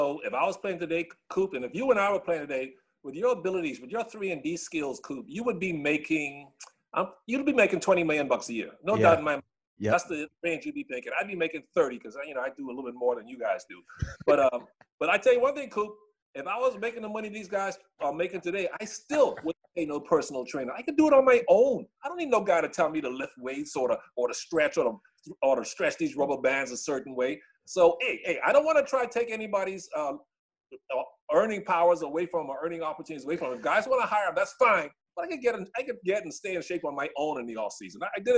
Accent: Bahamas; I remember too, I grew up in the Bahamas. So I was on TV back then when I was growing up.

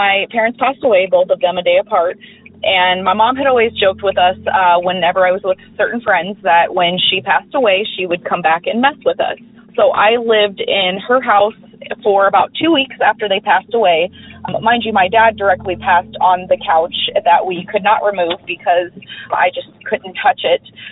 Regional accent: Peoria, Illinois, United States; now in Nevada, United States; I currently reside in Nevada, but I'm originally from Peoria, Illinois.

